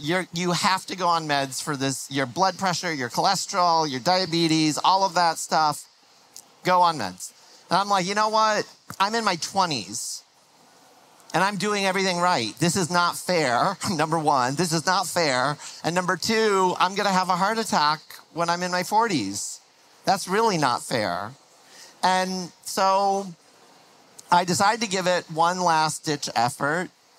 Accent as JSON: {"language": "English", "town": "Fort Wayne", "region": "Indiana", "country": "United States", "tie": "born there", "said": "I was, in fact, born in Fort Wayne, Indiana."}